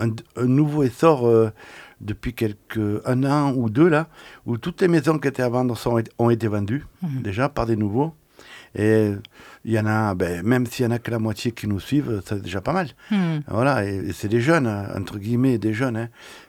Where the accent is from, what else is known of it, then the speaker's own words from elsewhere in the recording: Draguignan, Provence-Alpes-Côte d'Azur, France; Moi, je suis plutôt originaire de Draguignan, Saint-Raphaël. Dans le sud.